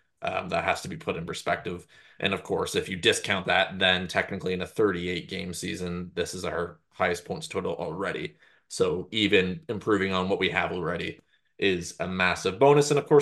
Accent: Canada; as a Canadian who has not had many of these things in terms of actually in the UK

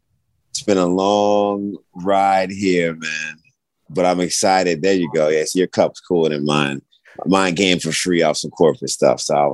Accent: Loma Linda, California, United States; born there; So I was born in California, Loma Linda, right? And I don't really remember much of that, but I remember a little bit of it.

